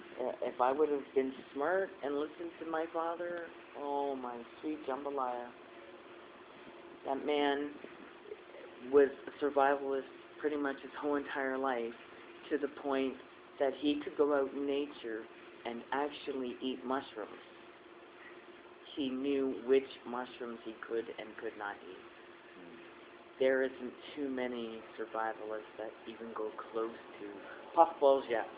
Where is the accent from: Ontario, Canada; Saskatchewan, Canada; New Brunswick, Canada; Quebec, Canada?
Ontario, Canada; Hamilton; now in Woodstock, Canada; I'm originally from Hamilton. I live in Woodstock now. I hate both places. I hate Hamilton. I've never been a city slicker.